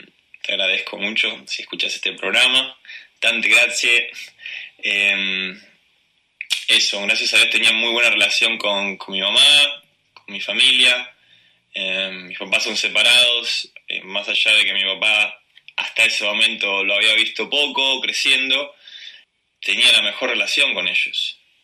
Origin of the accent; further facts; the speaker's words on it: La Plata, Buenos Aires Province, Argentina; moved away as an adult; de salir de la Argentina ya a los 21 años y habiendo vivido la mayoría de mi infancia en Argentina, en Buenos Aires, en la ciudad de La Plata, que nos mudamos ahí cuando tenía 3 años